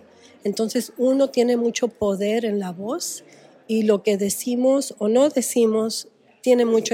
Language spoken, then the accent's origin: Spanish; Redwood City, California, United States; also born or lived in Mexico; Yo nací en México, pero me crié en Redwood City.